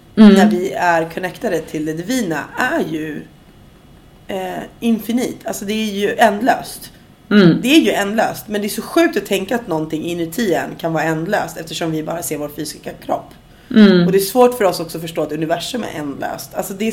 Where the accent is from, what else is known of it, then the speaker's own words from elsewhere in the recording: Sweden; Jag är svensk och jag har latinamerikansk påbrå